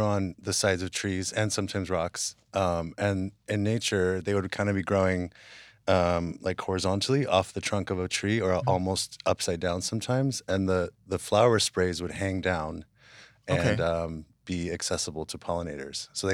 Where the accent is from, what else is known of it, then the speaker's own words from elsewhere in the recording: West Hollywood, California, United States; also born or lived in Hawaii; Yeah, I mean, I grew up in West Hollywood, basically. I used to go, and I was surrounded by queens and performers and trans people.